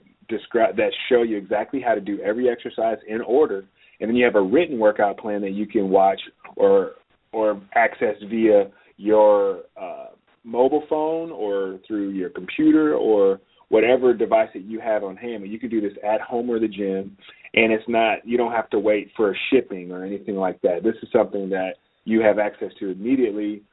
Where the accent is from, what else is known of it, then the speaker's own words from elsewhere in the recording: Indianapolis, Indiana, United States; I'm originally from Indiana, Indianapolis, Indiana. So I'm a Midwest kid, but I had big dreams